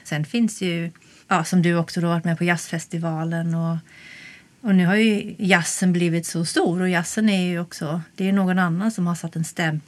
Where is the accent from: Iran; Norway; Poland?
Norway; Swedish is a second language; also born or lived in Germany; Jag är sångerska och jag är norsk och tysk.